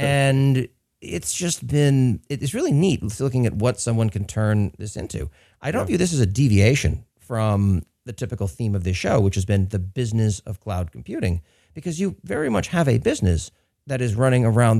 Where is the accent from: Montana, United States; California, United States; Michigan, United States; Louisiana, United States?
California, United States; San Francisco; I come from the Linux and startup world here in San Francisco